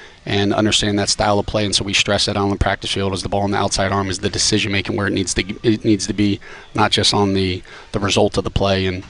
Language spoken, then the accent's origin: English; Florida, United States; Yeah, I'm from South Florida. Yeah, yeah, like, yeah. Look, my high school graduation was in the arena that they kind of play in.